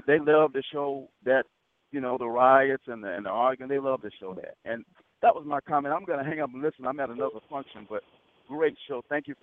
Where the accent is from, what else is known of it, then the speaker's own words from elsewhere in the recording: Selma, Alabama, United States; In the 60s, I grew up in Selma.